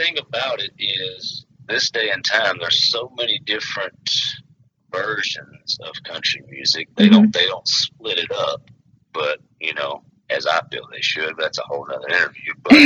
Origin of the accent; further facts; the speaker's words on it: Louisiana, United States; Yeah, I grew up, I'm from North Louisiana.